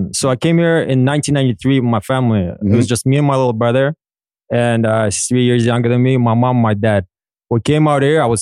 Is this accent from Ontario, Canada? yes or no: yes; Toronto, Ontario, Canada; But I'm from Hyde Park, Combloor, originally. I lived in Lake Shumamico. I'm a Toronto guy, right?